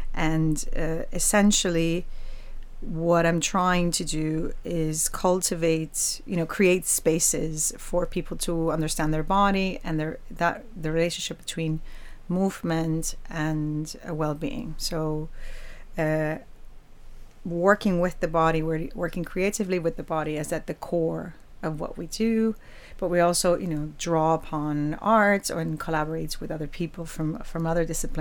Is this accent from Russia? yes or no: no; Puerto Rico; I'm from Puerto Rico originally.